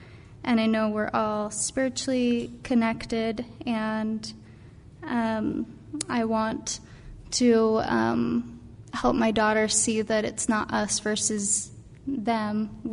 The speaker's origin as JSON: {"language": "English", "region": "Arizona", "country": "United States", "said": "I'm originally from Arizona, and I grew up Mormon, and my ancestors became Mormon in the 1800s when the Mormon Church was first founded."}